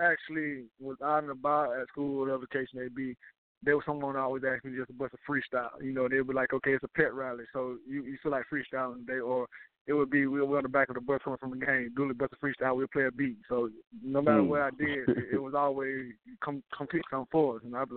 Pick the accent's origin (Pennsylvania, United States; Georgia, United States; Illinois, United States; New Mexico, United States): Georgia, United States; Valdosta; now in Phoenix, United States; Well, you know … I'm the king of country pimping. I'm straight from Valdosta, Georgia, now residing in Phoenix, AZ.